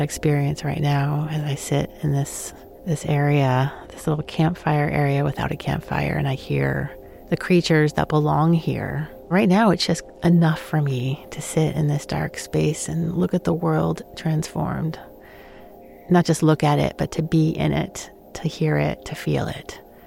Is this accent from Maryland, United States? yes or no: no; New York City, New York, United States; I grew up in New York City, and I felt comfortable on the lit streets, even late at night.